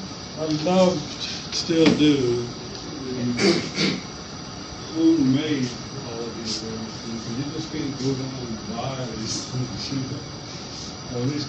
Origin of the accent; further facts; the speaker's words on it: the South, United States; growing up in the South as I did at that time